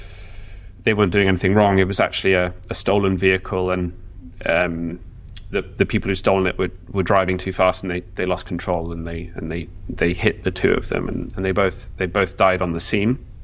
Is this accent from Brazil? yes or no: yes; Brazil; I grew up in Brazil